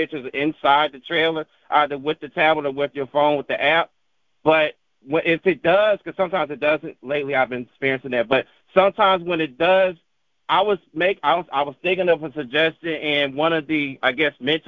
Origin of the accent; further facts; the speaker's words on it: Chicago, Illinois, United States; now in Texas, United States; my home domicile in Texas, where I'm not from originally. I'm from Chicago originally.